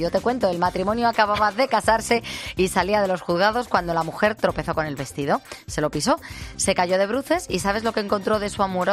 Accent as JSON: {"language": "Spanish", "town": "Zaragoza", "region": "Aragon", "country": "Spain", "said": "Soy de Zaragoza, en Aragón"}